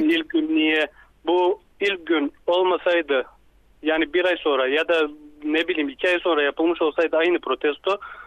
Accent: Kram, Kardzhali Province, Bulgaria; Kirkova Belediyesi'nin Kram köyündenim.

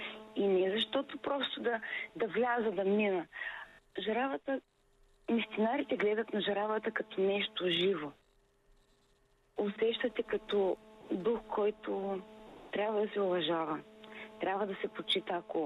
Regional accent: Dobrich, Dobrich Province, Bulgaria; Оказва се, че те имат вила близо до моя роден град, Добрич.

